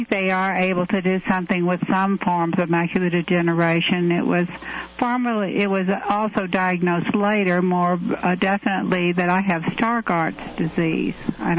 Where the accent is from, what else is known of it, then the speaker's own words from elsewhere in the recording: Galveston, Texas, United States; in Galveston.